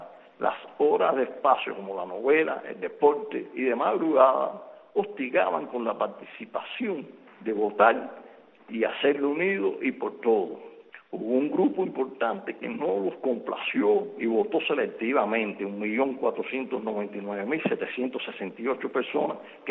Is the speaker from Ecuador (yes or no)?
no; Cuba; nosotros como cubanos